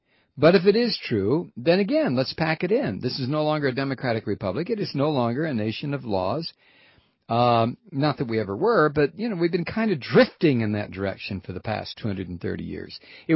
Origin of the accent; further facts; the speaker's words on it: Miami, Florida, United States; I'm from Miami, Florida. I used to listen to you at 940 WINZ.